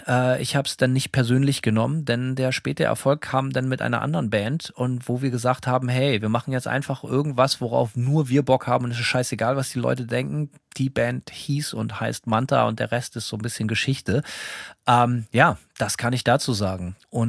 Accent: Bremen, Germany; now in United States; Also ich bin ja auch in Bremen Luftlinie vom Weserstadion geboren und aufgewachsen, konnte da halt auch so hinlaufen.

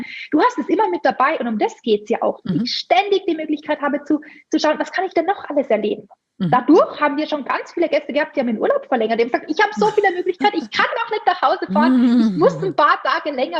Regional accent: Tyrol, Austria; Genau, also ich bin in den Kitzbüheler Alpen groß geworden. Also Tourismus pur von klein auf natürlich, 5 Minuten von der Gondelstation entfernt.

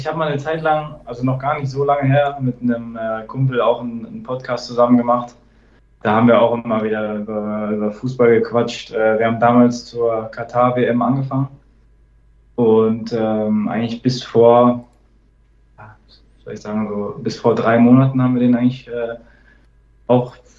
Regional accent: Dortmund, North Rhine-Westphalia, Germany; Also in Dortmund ist jetzt auch nicht viel mehr los, da wo ich her bin.

